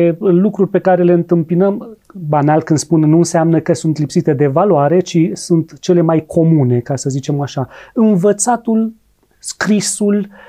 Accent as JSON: {"language": "Romanian", "country": "Romania", "said": "Și eu, ca român, mă uit așa"}